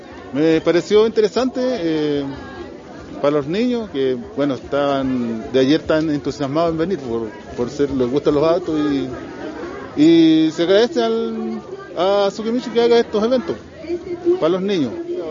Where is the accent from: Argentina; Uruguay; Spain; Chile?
Chile; Peine, Antofagasta; soy de localidad de Peine.